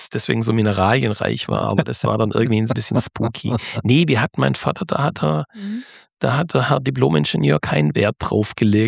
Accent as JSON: {"language": "German", "town": "Vaihingen an der Enz", "region": "Baden-Württemberg", "country": "Germany", "said": "Ich komme aus Vaihing an der Enns, wo es Ensingen gibt"}